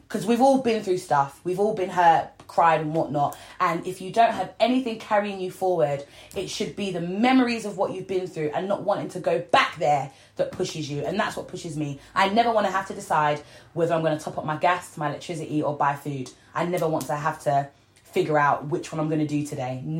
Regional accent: Yorkshire and the Humber, United Kingdom; I was brought up in North Lincolnshire, teeny tiny little village next to Grimsby, right?

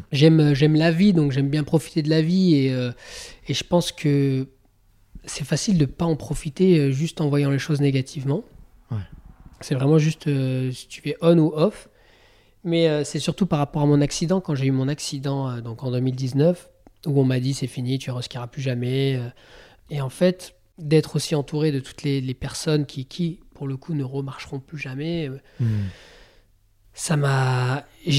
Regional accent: Bourg-Saint-Maurice, Auvergne-Rhône-Alpes, France; born there; Bah, je suis né à Bourg-Saint-Maurice, moi.

